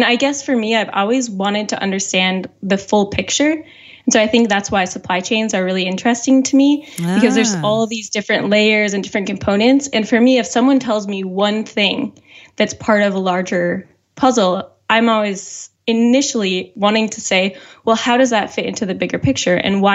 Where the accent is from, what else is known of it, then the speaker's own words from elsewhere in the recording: Wisconsin, United States; Yeah, I grew up in Wisconsin, which is right next door to Minnesota.